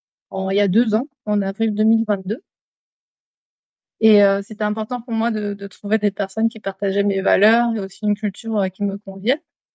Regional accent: Martinique; quand j'ai grandi à la Martinique et quand j'avais 12 ans

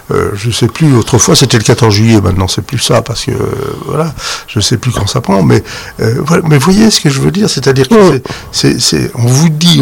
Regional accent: Centre-Val de Loire, France; Vous savez, je suis originaire de la Sologne, que je connais particulièrement bien.

